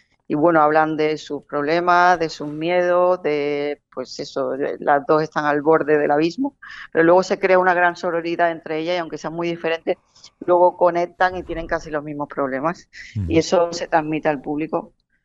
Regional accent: Conil, Andalusia, Spain; Yo soy de Conil

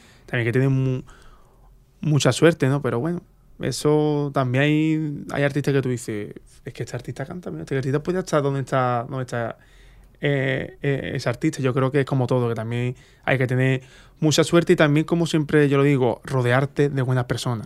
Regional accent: Jerez de la Frontera, Andalusia, Spain; canto a Jerez me llevo 2 días antes sin dormir, porque le tengo mucho respeto. Me gusta cantar en mi tierra, porque me encanta, ¿no?

